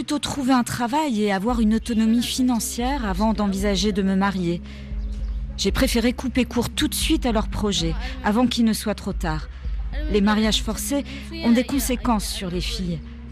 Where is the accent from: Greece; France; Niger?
Niger; Filingué, Tillabéri; Je viens de la région de Filingué. J'ai 16 ans.